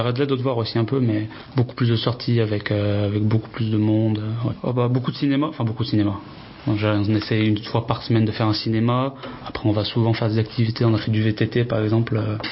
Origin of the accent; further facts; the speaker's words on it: Saint-Étienne, Auvergne-Rhône-Alpes, France; j'ai 21 ans et je viens de Saint-Étienne.